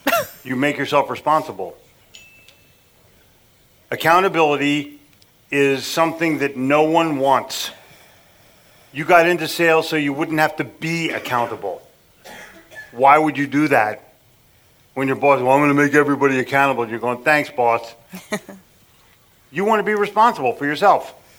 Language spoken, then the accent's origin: English; Pennsylvania, United States; because I grew up in the Philadelphia metropolitan area and sold in New York City for years, the vernacular is unfiltered.